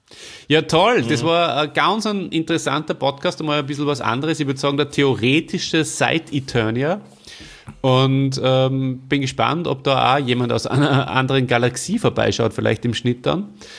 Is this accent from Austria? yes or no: yes; Salzburg, Austria; Also ich bin ja groß geworden in Salzburg